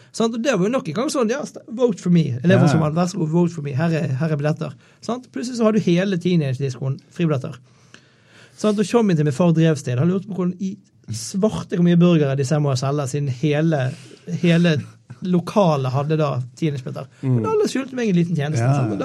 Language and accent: Norwegian; Bergen, Vestland, Norway; Jeg er fra Løvstakken.